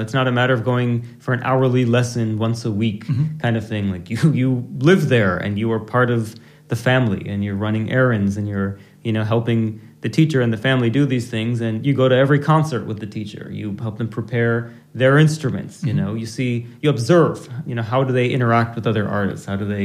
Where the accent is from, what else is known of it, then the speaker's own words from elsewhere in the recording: Kalamazoo, Michigan, United States; And as a second generation Indian American growing up in Kalamazoo, Michigan, you wouldn't expect Indian classical music to be your first musical language, but those were the circumstances I grew up in.